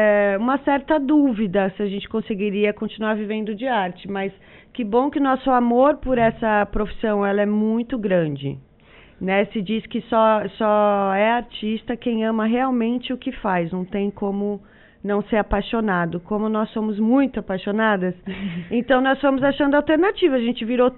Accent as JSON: {"language": "Portuguese", "town": "Florianópolis", "region": "Santa Catarina", "country": "Brazil", "said": "Florianópolis."}